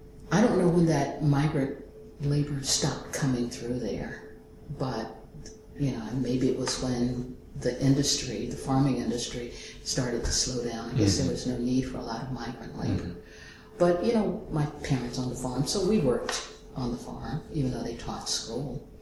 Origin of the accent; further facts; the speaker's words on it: Troy, United States; Growing up in Troy, which was a little more populated, but the population of the town probably maybe 3,500 people or maybe a little more than that.